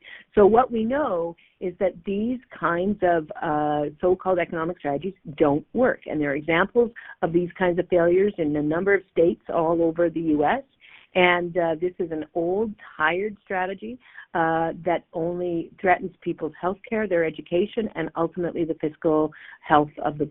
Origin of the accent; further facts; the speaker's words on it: Fairview, Alberta, Canada; the house, I still remember when my mom and dad built it there almost on the side of the Peace River Valley, just sort of the ravine, just intersecting with the, right above Dunvegan.